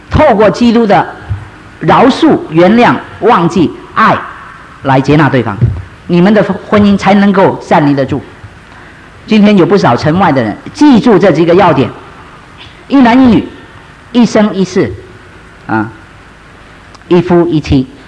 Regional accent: San Francisco, California, United States; 我来自这个美国的加州三藩市

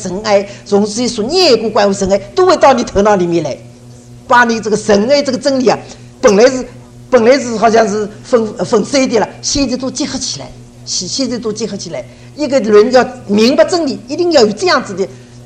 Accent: China; 好像我们中国人所说，这一只耳朵进去，这只耳朵出来了

